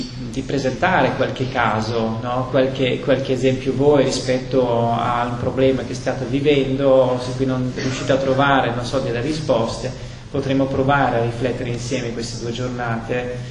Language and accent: Italian; Belgium; Sono belga di origine